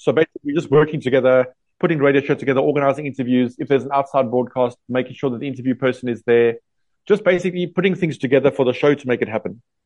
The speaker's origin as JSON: {"language": "English", "country": "South Africa", "said": "I think loving comedy and loving being South African is the same thing for me."}